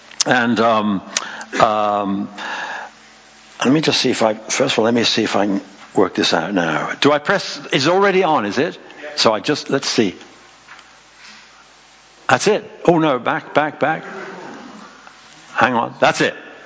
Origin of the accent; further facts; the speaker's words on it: Ireland; And maybe it's because I'm Irish, but somehow I had managed to get the only Pentecostal taxi driver in Veracruz